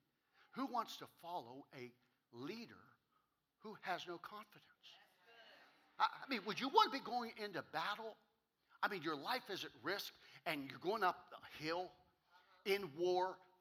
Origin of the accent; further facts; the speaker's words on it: Ohio, United States; now in Poland, United States; She's from a family of 9 kids. I'm from a family of 6. We're from Trumbull County. We both know what it's like to eat government surplus food.